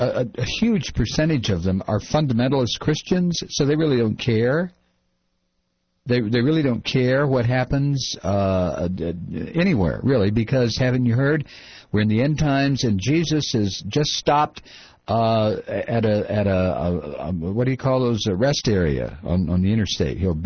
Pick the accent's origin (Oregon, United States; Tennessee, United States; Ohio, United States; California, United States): Ohio, United States; Toledo; when I was a kid growing up in Toledo, Ohio